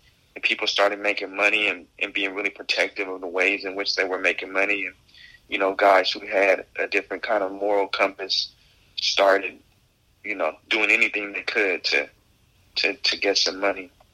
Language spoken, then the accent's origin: English; Portland, Oregon, United States; I stayed all week on Reed campus, which is in Southeast Portland, and I grew up mostly in Northeast Portland.